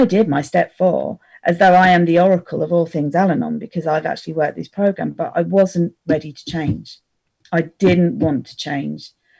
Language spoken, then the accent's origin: English; Letchworth, East of England, United Kingdom; And I went to Letchworth as my home group, because that was my hometown.